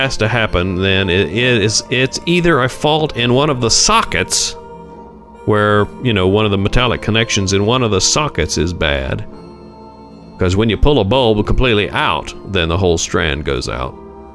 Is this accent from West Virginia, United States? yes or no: yes; Huntington, West Virginia, United States; I grew up in Huntington, West Virginia. That's the town where Marshall University is located.